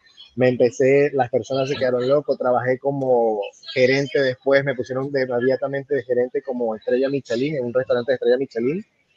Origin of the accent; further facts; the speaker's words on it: Venezuela; moved away; vengo de Venezuela, un país muy complicado, un país que estuvo muy, muy bien económicamente, una época muy buena, se vivía muy bien.